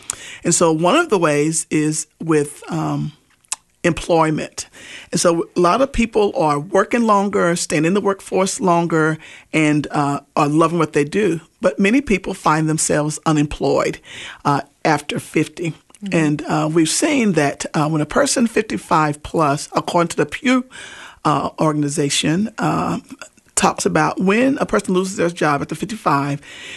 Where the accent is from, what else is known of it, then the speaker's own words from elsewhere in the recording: North Carolina, United States; moved away; also born or lived in Florida / Chicago; I am from North Carolina. Came to Florida in the 80s with a ministry